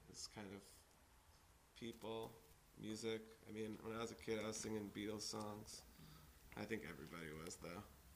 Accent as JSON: {"language": "English", "region": "New York", "country": "United States", "tie": "born or raised there", "said": "Yeah, I grew up in New York, so"}